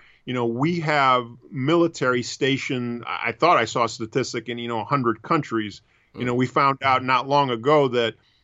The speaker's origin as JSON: {"language": "English", "country": "Panama", "said": "And in my country where I'm from, I'm originally from Panama."}